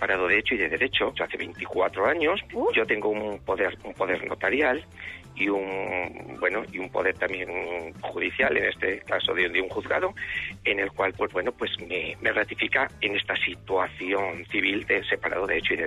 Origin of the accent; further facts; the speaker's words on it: San Juan de Aznalfarache, Andalusia, Spain; now in Madrid, Spain; Soy nativo de Sevilla, concretamente de San Juan de Alfarache.